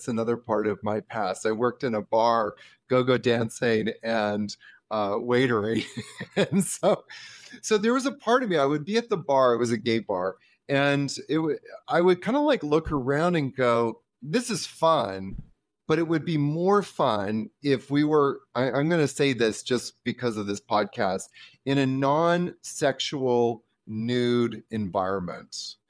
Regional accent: Vancouver, British Columbia, Canada; I grew up in Vancouver, Canada.

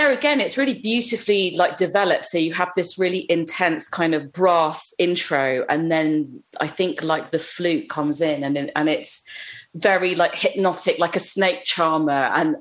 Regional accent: London, United Kingdom; born or raised there

